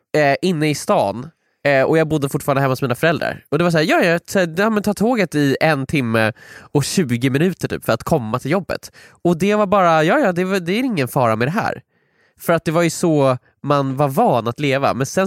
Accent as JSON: {"language": "Swedish", "town": "Lindholmen", "country": "Sweden", "tie": "born or raised there", "said": "när man var liten och bodde där vi är uppvuxna i Lindholmen."}